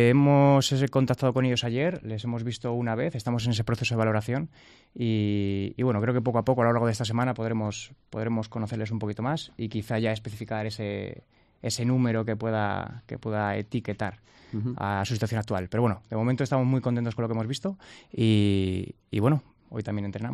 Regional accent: Alcobendas, Community of Madrid, Spain; Sí, vengo de Madrid, vengo de Alcobendas, San Sebastián de los Reyes.

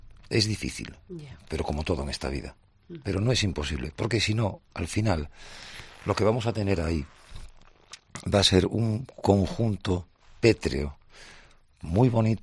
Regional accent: Canary Islands, Spain; Yo crecí, parte de mi infancia está en Canarias, en la isla de Tenerife, sitio turístico donde los haya.

